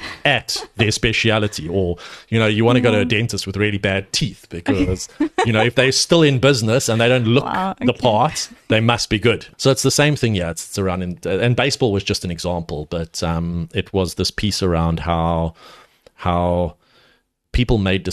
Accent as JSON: {"language": "English", "town": "Edenvale", "region": "Gauteng", "country": "South Africa", "tie": "born or raised there", "said": "I grew up in Johannesburg. I grew up in the Vale, in Edenvale, okay."}